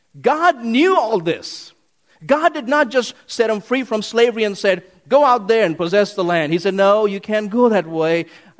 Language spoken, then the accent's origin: English; India; I was chased by bees growing up in India.